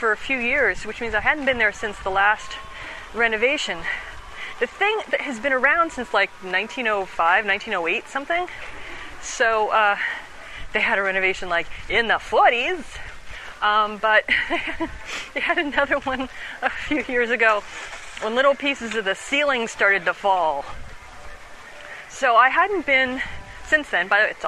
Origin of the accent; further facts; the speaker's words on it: United States; well, I'm American, so I'm going to need a job offer letter that I can take to Employment and Immigration to get their okay.